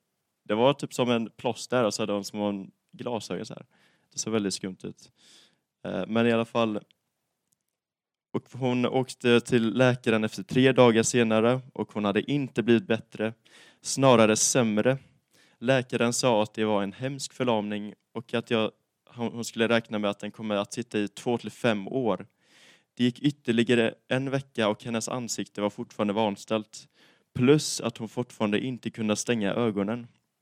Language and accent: Swedish; Gothenburg, Västra Götaland County, Sweden; now in Nässjö, Sweden; och bor i Nässjö för tillfället. Jag kommer från Göteborg. Och jag får väl tillägga också att jag kommer från Sverige.